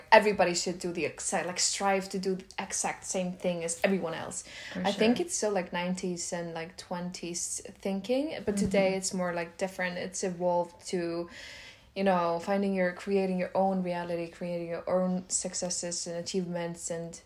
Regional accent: Iceland; Maybe we will do an episode about Iceland and how it was growing up in Iceland.

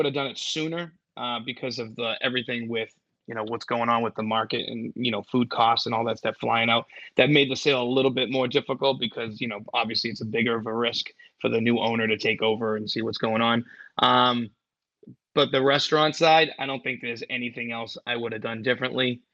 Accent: Danvers, Massachusetts, United States; also born or lived in Gloucester; Yeah, I was born in Gloucester, and then I moved to Danvers when I was in middle school.

